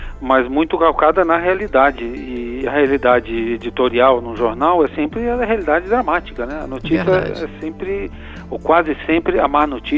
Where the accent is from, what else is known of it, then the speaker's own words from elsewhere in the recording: Chile; eu cresci no Chile, né, Margarida, como você deve saber, né? E acompanhei lá todo o processo político. Estávamos no Chile em 1973, quando houve o golpe.